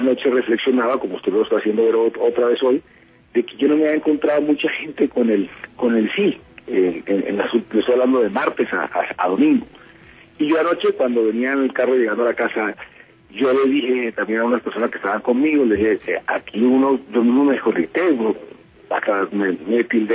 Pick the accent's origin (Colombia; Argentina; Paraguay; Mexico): Colombia; como pueblo colombiano